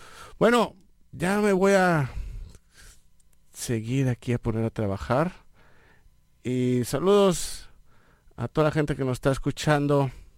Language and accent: Spanish; Nuevo León, Mexico; de donde yo vengo, machito es algo, pues es como que una comida tradicional, es una tradición culinaria del estado de Nuevo León en México.